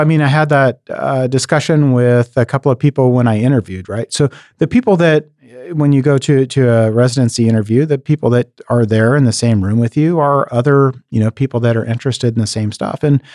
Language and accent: English; Pacific Northwest, United States; So I grew up in the Northwest, and which growing up in the Northwest, especially on the west side of the Northwest, means you're wet and cold most of the time.